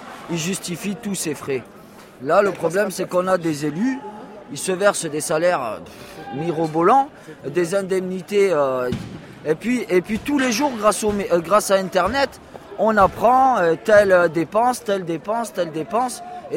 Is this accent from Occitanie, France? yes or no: yes; Lunel, Occitanie, France; Du sud, Lunel, Marcillargues et Margues, à côté de Nîmes.